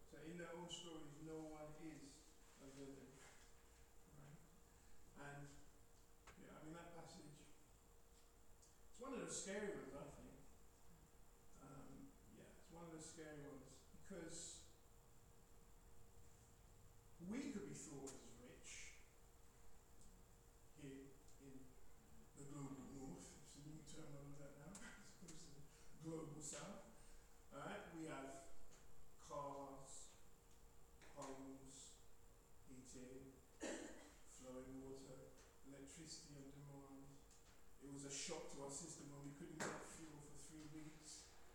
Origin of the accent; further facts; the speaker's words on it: Ghana; I'm from Ghana.